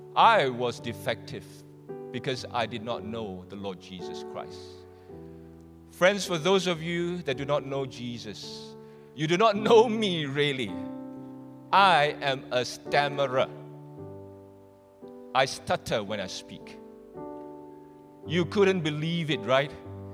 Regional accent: Malaysia; I am Malaysian. I'm proud to be a Malaysian.

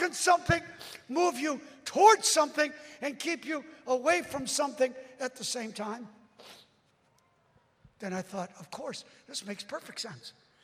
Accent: Brooklyn, New York, United States; He didn't know I'm from Brooklyn.

